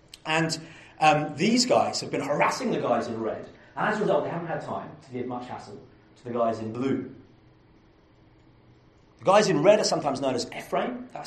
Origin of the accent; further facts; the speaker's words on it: Kemsing, South East England, United Kingdom; I'm from Kemsing, a little village just north of Sevenoaks